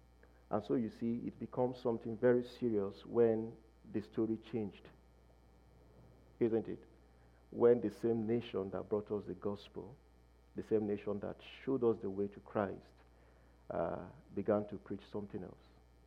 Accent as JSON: {"language": "English", "country": "Nigeria", "said": "I mean, you know, we come from Nigeria. Nigeria is in Africa."}